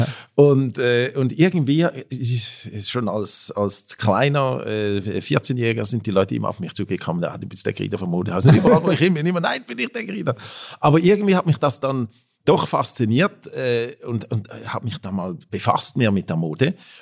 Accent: Switzerland; accent: Alpine German; also born or lived in Washington, D.C., United States; Natürlich mit meinem Alpendeutsch, das ich hier spreche, aber ich hoffe, man versteht es. Ja, also ich war ursprünglich aus der Schweiz, eigentlich in Amerika geboren.

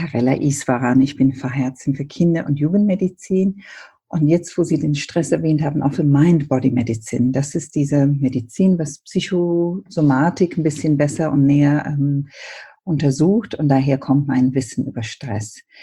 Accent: Ethiopia; first language Amharic; German is a second language; now in Germany; Ich bin ja ursprünglich, komme ich aus Äthiopien. Mein Vater ist Inder, deshalb meine Mutter Äthiopien. Wir sind als Kinder englischsprachig aufgewachsen. Amharisch, die äthiopische Sprache, Englisch und deshalb denke ich ja oft in Englisch.

